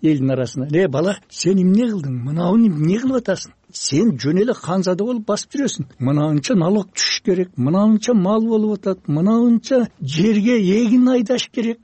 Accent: Özgön, Osh Region, Kyrgyzstan; мына мен например өзгөндүкмүн дедим.

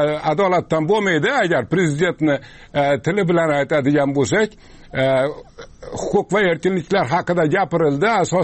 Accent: Osh, Osh Region, Kyrgyzstan; O'shda bo'ldim, o'shda. O'shda tug'ilib o'sgan yurtimda bo'ldim.

